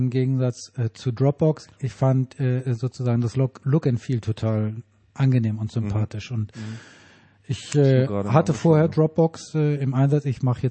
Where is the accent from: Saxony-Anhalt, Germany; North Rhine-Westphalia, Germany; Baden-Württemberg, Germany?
North Rhine-Westphalia, Germany; aus meiner alten Heimat, aus dem westlichen Münsterland.